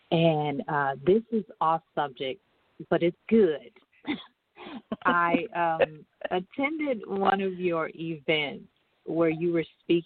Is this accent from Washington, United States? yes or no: no; Michigan, United States; I was raised in Michigan, so I would sit in the corner where the heat came out of the vent on the floor.